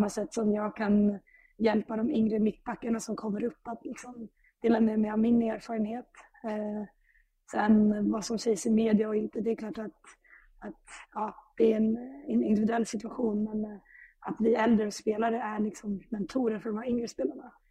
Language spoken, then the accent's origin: Swedish; Stockholm, Stockholm County, Sweden; min moderklubb Enskede där jag växte upp.